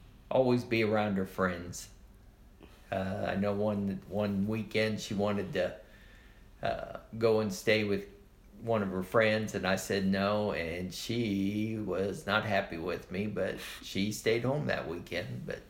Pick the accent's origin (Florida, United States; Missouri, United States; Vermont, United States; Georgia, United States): Missouri, United States; Platte Woods; I grew up in Platte Woods, off of 75th Street.